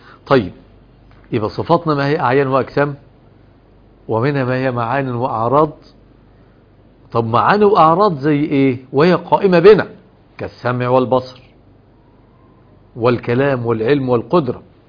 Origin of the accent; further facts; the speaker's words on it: Egypt; يعني عندنا في مصر المبرد اللي هو الماء البارد نجيبه من التلاجة عشان نشربه كده.